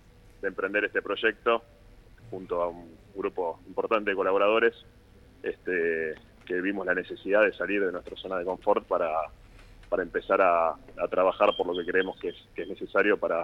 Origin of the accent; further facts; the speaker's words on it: Bariloche, Río Negro, Argentina; Hace muchos años, hace 30 años que estoy en Bariloche, tengo mi familia, mis hijos son nacidos en Bariloche.